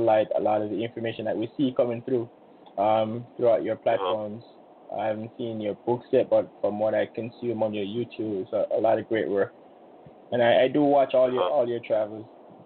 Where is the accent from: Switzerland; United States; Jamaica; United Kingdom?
Jamaica; Now I'm from Jamaica.